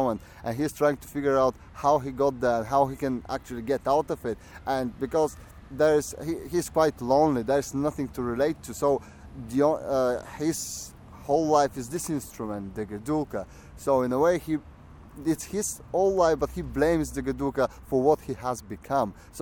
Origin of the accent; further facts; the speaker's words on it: Bulgaria; moved away as an adult; now in London, United Kingdom; I'm originally from Bulgaria. I graduated in Bulgaria in acting, then I moved to UK where I graduated the theatre directing in University Falmouth.